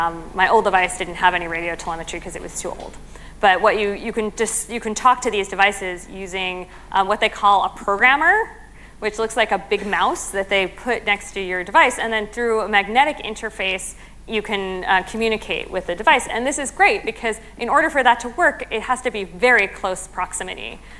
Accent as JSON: {"language": "English", "country": "United States", "said": "As an American and our political climate, I started wondering"}